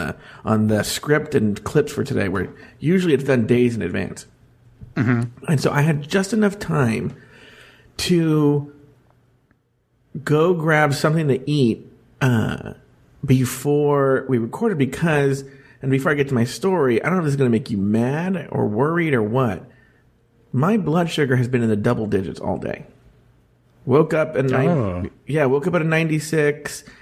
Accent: Rogers, Arkansas, United States; I'm from Arkansas? From Rogers, Arkansas? I don't drink Mountain Dew.

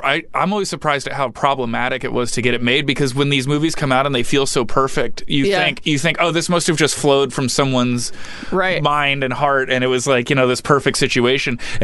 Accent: San Francisco, California, United States; San Francisco

